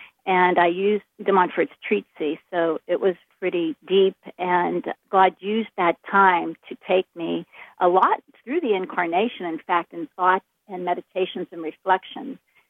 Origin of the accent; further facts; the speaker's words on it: Wheeling, West Virginia, United States; I am proudly Catholic and was blessed to be raised as a Catholic, and I'm from Wheeling, West Virginia originally, and went through all the way 12 years of Catholic education and formation